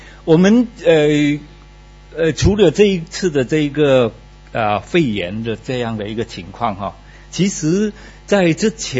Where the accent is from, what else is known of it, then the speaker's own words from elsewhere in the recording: Malaysia; 但是我们马来西亚人哈，我是马来西亚人哈，我们马来西亚人呢就还没有学到这个功课